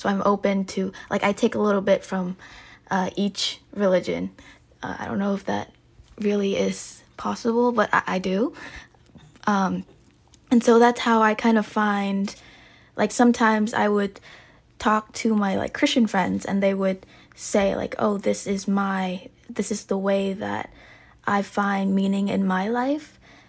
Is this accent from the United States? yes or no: no; Vietnam; English is a second language; I grew up in Vietnam, which is a communist slash socialist, not very sure, country. And all of a sudden, I'm now in a democracy.